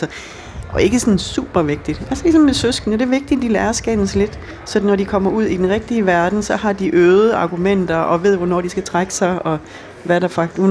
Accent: Haderslev, Region of Southern Denmark, Denmark; det her, det er fra min ungdom i Haderslev.

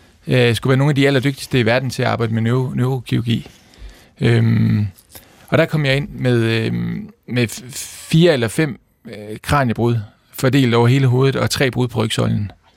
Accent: Aarhus, Central Denmark Region, Denmark; Og blev lagt på kommunehospitalet i Aarhus, hvor jeg kommer fra.

